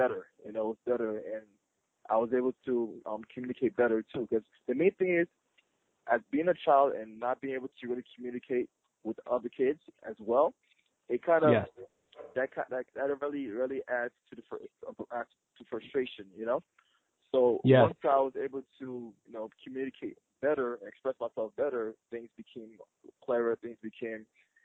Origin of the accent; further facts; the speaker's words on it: Liberia; growing up in Liberia was actually great prior to the war, you know.